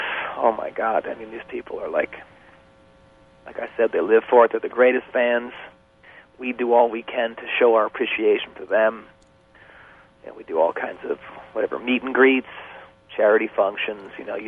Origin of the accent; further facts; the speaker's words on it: California, United States; they didn't have the same opportunities that I had, you know, growing up in Northern California.